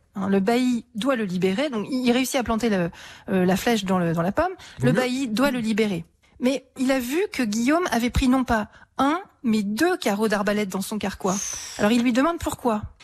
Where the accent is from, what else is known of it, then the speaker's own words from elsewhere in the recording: Switzerland; pas seulement parce que je suis suissesse, ça c'est vrai